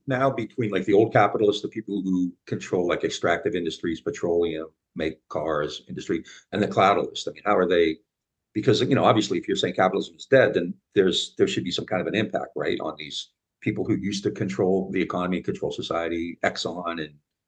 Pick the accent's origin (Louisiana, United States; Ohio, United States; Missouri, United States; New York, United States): Ohio, United States; I come from Ohio, where I've seen manufacturing wiped out, people are destitute.